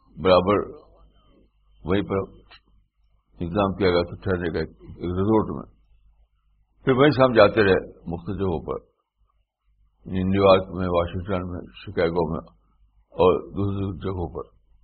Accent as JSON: {"language": "Urdu", "country": "India", "lives_now": "United States", "said": "میں انڈیا میں پیدا ہوا, میں ایک انڈین ہوں, اور اتنی دور آ کر کے امریکہ میں آزادانہ طور پر میں دعوت کا کام کر رہا ہوں."}